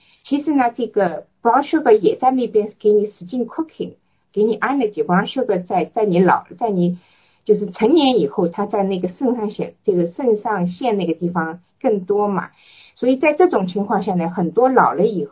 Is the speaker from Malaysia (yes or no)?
no; China; 那么在我们中国人讲，就是中国人就是大家都泡脚